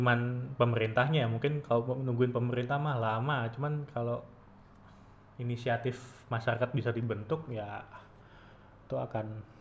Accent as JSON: {"language": "Indonesian", "town": "Surabaya", "region": "East Java", "country": "Indonesia", "tie": "born there", "said": "Terus di Surabaya, ini kota kelahiran saya yang saya banggakan itu"}